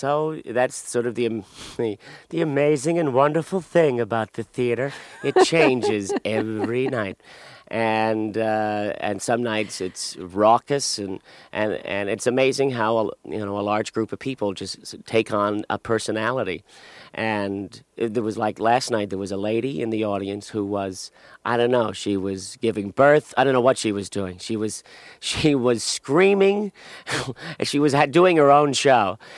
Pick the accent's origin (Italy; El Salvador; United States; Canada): United States; Jersey City, New Jersey; I was born and raised in Jersey City.